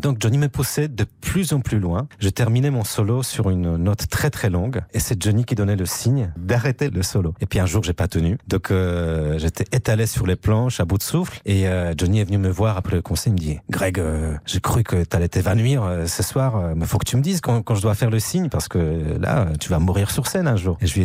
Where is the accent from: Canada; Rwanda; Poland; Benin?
Poland; Warsaw, Masovian Voivodeship; now in France; j'ai grandi en Pologne, je suis né à Varsovie, je suis arrivé avec mon harmonica en France